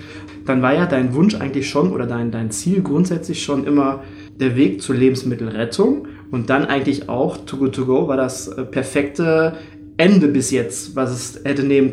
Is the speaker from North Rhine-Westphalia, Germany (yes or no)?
yes; Cologne, North Rhine-Westphalia, Germany; hey, wir kommen beide aus Köln.